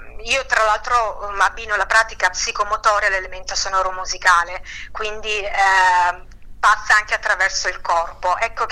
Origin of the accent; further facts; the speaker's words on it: Apulia, Italy; now in Monza and Brianza, Italy; Io sono di origine salentina, ma vivo in provincia di Monza Brianza da 15 anni.